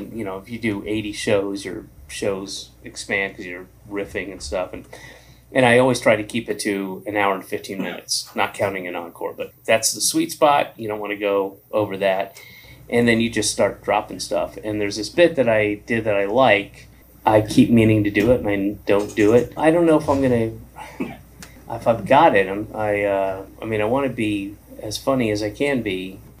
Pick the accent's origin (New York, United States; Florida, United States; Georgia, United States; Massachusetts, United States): Georgia, United States; I grew up in the United States. So of course I can believe it. I grew up in Georgia.